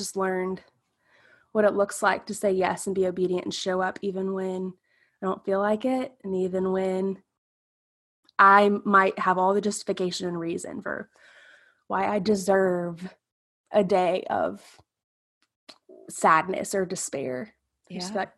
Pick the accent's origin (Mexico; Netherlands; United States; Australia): United States; South Carolina; and we are from South Carolina.